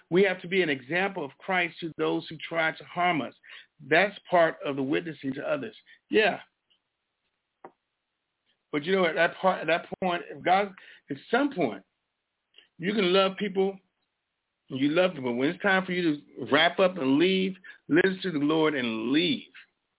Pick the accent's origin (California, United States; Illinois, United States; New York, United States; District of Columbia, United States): District of Columbia, United States; Washington; I'm not from Chicago, Isaac. I'm from Washington, D.C. Come on, let's get it right.